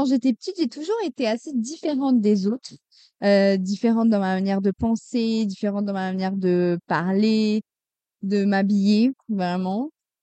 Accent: Nice, Provence-Alpes-Côte d'Azur, France; j'ai 22 ans, bientôt 23. Je suis une pure niçoise, une pure sudiste.

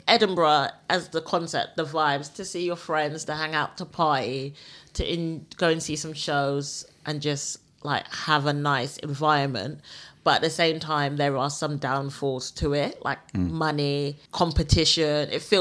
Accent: Barbados; I come from Barbados and then we're independent from the Queen.

